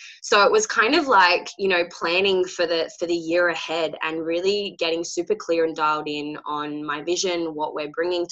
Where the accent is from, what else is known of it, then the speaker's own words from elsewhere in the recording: Perth, Western Australia, Australia; So I'm originally like from Perth, Western Australia.